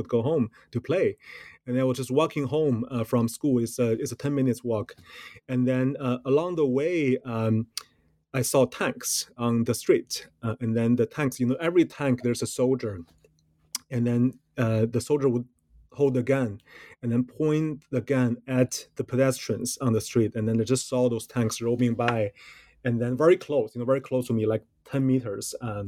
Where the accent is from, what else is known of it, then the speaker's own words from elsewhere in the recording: Beijing, China; I was born and raised in China, in Beijing